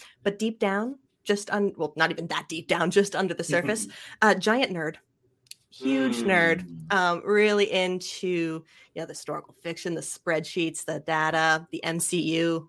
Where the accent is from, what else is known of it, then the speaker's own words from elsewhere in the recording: Ottawa, Ontario, Canada; also born or lived in Montreal; I grew up in Ottawa is the town I grew in. Then I moved to Montreal, kind of the bigger city nearby